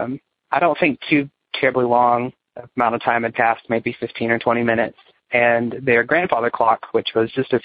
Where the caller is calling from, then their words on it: Little Rock, Arkansas, United States; I am from Little Rock, Arkansas.